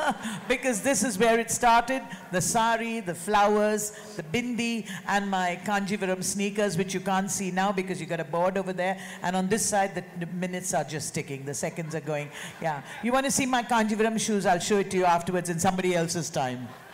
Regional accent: Mumbai, Maharashtra, India; I grew up in Bombay

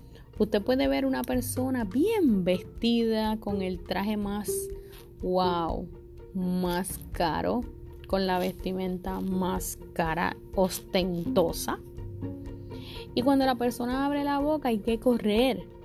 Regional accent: Puerto Rico; Todavía en mi país, Puerto Rico

